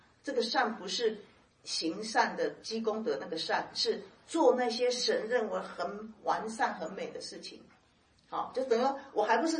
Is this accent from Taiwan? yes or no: yes; Taiwan; 就像好像我们台湾话叫复健哈